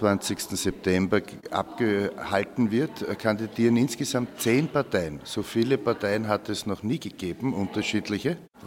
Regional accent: Austria; Bei uns in Österreich gibt es eine geheime, direkte Wahl.

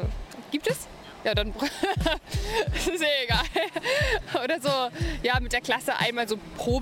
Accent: Germany; Das weiß ich nicht, ich komme aus Deutschland und war nicht hier in der Schule.

